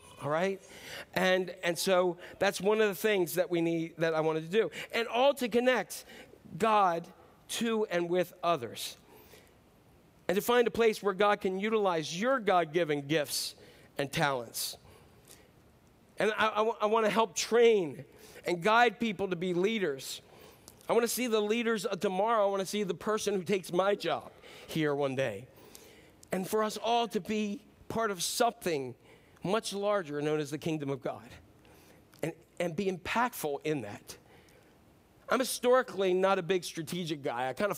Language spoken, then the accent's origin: English; Maryland, United States; also born or lived in Fredericksburg, Maryland; I want you to know … from Northeast Maryland. I was born in Fredericksburg, Maryland. I'm not super intelligent.